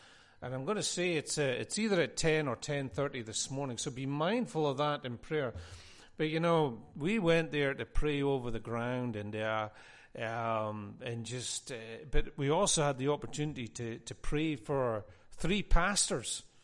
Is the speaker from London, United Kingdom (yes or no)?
no; Scotland, United Kingdom; You know, I'm Scottish.